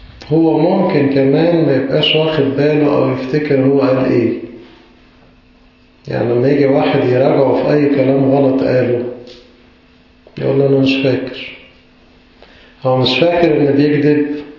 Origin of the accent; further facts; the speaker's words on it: Egypt; ما تعودناش عليها كمصريين، صح؟ لكن لما تيجي بقى تخرج من المجتمع المصري لمجتمع آخر